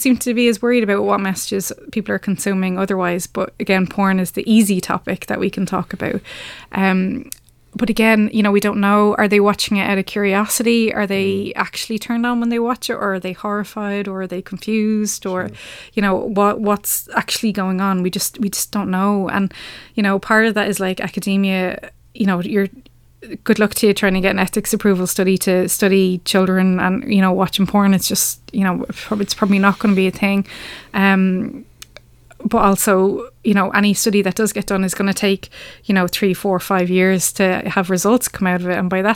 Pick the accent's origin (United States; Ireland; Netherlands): Ireland; Oh, we're Irish, we don't talk about sex. We do.